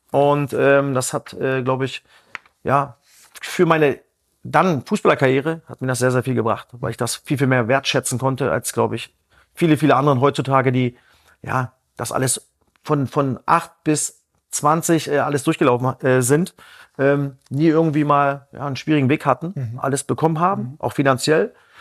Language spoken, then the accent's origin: German; Merzdorf, Brandenburg, Germany; also born or lived in Cottbus; Ich bin auf dem Dorf groß geworden, also in Cottbus geboren, aber habe die Kindheit fast bei meinen Oma und Opa verbracht auf dem Dorf, Merzdorf, Rot-Weiß-Merzdorf.